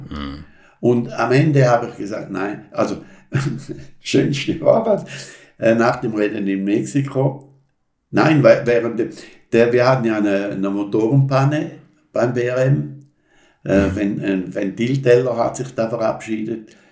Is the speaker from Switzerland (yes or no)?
yes; Switzerland; als Schweizer hat man da immer einen leichten Bonuspunkt.